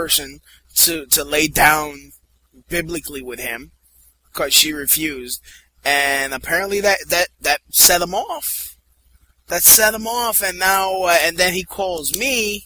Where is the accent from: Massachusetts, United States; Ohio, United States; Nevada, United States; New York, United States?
New York, United States; Brooklyn; Nigga, I'm from Brooklyn. You know, I was taught not to deal with bullshit at 6 years old.